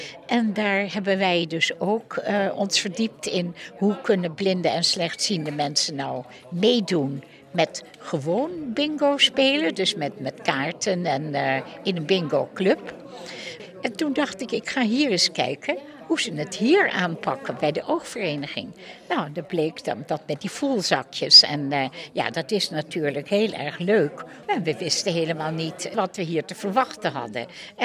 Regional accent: Katwijk, South Holland, Netherlands; Ik kom uit Katwijk.

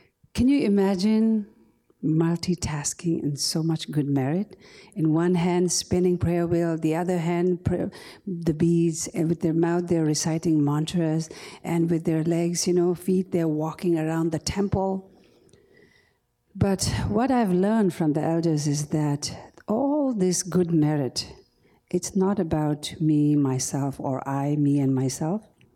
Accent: India; So the refugee camp that I was born and raised in India

